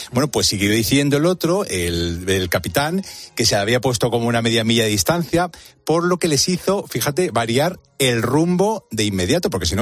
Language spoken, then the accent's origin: Spanish; Castilla-La Mancha, Spain; si no tenemos ninguna montaña por allí, que yo soy manchego.